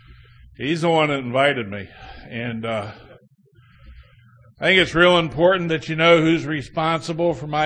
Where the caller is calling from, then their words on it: Hagerstown, Maryland, United States; And I come to you all from Hagerstown, Maryland, where I am a member in good standing of the cleverly named Hagerstown Group of Alcoholics Anonymous.